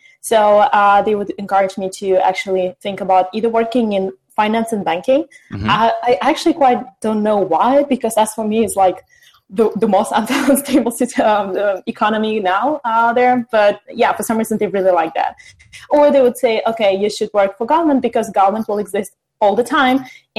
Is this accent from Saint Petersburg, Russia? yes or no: no; Moscow, Russia; moved away as an adult; I was born and spent first 22, 23 years of my life in Moscow.